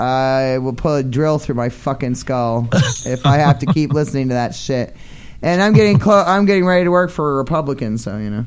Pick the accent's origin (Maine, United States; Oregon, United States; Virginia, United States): Maine, United States; now in California, United States; my family back home, I'm from Maine, right? So a lot of my family and friends live in other parts of the country and couldn't make it for obvious reasons out here in Cali.